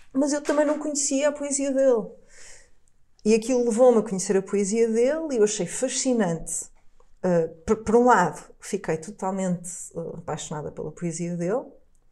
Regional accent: Porto, Portugal; Eu sou do Porto, e os arredores do Porto realmente acabam por ser um território bastante diferente da cidade do Porto, não é?

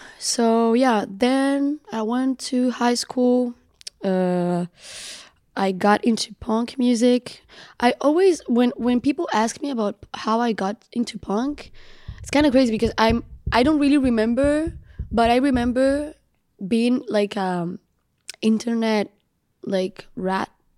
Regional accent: Spain; also born or lived in Tangier, Morocco; I was born in Morocco, Tanja, Charbendiben. And then with my family, we immigrated to Spain when I was really, really young.

